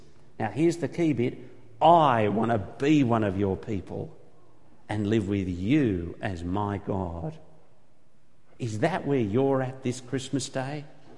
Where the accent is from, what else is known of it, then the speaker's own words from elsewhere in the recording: Australia; well, I say we as an Australian taxpayer, we spent millions rescuing this man